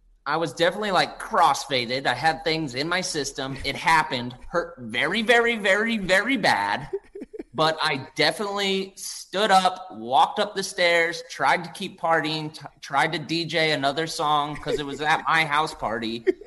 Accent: California, United States; I grew up in the East Bay, so those are my squads.

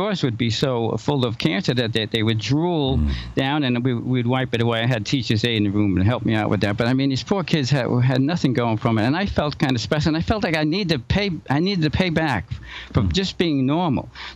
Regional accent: Brooklyn, New York, United States; born there; Well, I was born in Brooklyn, and back in the day, we went to a parochial school.

